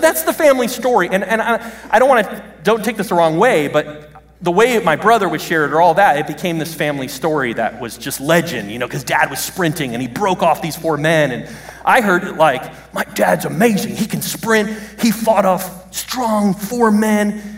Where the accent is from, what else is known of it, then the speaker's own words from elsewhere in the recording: Brooklyn, New York, United States; born there; That's essentially my home state. I was born in Brooklyn, just like Captain America.